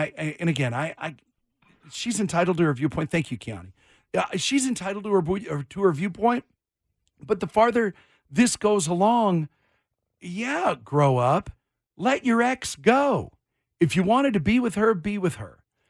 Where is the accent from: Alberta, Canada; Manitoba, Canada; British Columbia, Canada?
British Columbia, Canada; Vancouver; now in Seattle, United States; But in my head, I was going north to go back home to my hometown instead of going south to drive back to Seattle. Vancouver, Canada, 2.5 hours north.